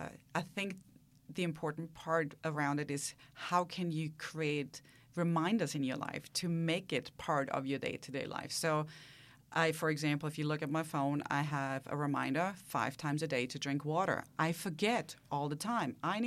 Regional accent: Austria; I mean, I come from Austria.

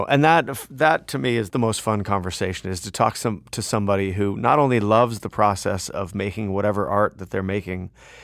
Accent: Fullerton, California, United States; with a call from my hometown of Fullerton, California.

